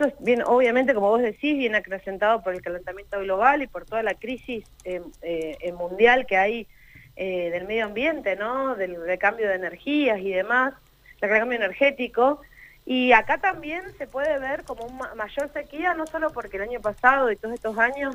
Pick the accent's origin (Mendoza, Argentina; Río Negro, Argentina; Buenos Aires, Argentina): Río Negro, Argentina; Cinco Saltos; now in Neuquén, Argentina; yo no soy nacida y criada acá en Neuquén, pero soy de Cinco Saltos